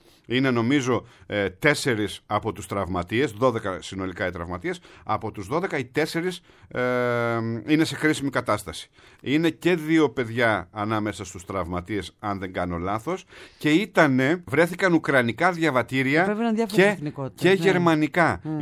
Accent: Ptolemaida, Western Macedonia, Greece; Χαιρετισμού στην πατρίδα μου την Πτολεμαίδα.

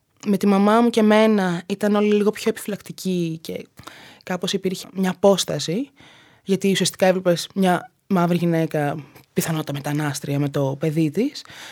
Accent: Athens, Attica, Greece; Όταν ήμουν μικρή στην Αθήνα και επειδή μεγάλωσα σε ένα προάστιο της Αθήνας, ήταν λίγο περίεργα τα πράγματα, διότι ήμουν συνήθως το μοναδικό πιο σκούρο παιδάκι στο σχολείο.

